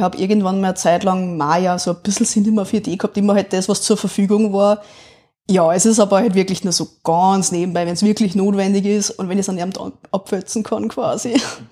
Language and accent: German; Upper Austria, Austria; Ich bin eine Oberösterreicherin und heute Künstlerin im Manga-Anime-Bereich.